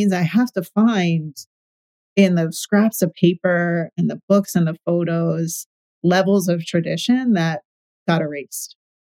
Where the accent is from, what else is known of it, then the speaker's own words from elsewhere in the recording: Philadelphia, Pennsylvania, United States; now in Las Vegas, United States; I'm from Philly, so it's a totally different landscape for me, as you can imagine.